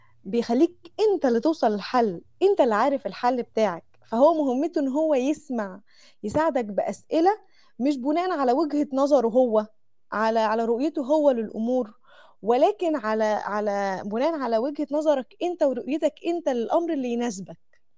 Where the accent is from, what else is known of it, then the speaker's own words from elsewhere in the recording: Mansoura, Dakahlia, Egypt; ما كانش معروف عندنا في المنصورة